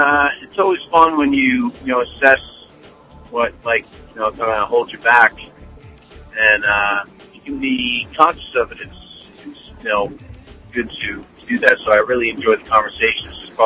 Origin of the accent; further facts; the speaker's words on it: New York, United States; now in Jersey Shore, United States; I'm from New York, and I drive back to Jersey Shore.